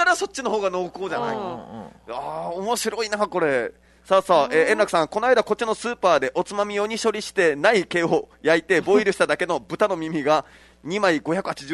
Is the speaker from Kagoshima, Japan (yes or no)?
yes; Kagoshima, Japan; 鹿児島なのかな、俺の地元なのかな